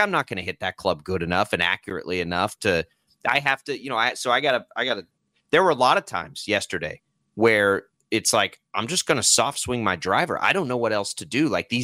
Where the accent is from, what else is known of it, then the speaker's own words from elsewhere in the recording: Texas, United States; I grew up in the Texas Panhandle where it's always windy, right?